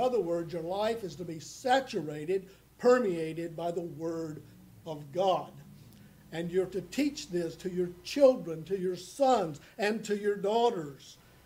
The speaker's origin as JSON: {"language": "English", "region": "North Carolina", "country": "United States", "tie": "born or raised there", "said": "I'd gone down to preach a funeral in my hometown in North Carolina."}